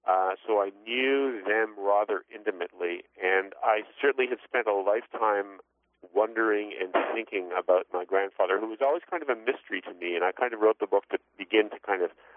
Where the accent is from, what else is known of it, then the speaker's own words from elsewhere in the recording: Canada; Yeah, as a Canadian, it's a good idea for me to publish my books first in Canada.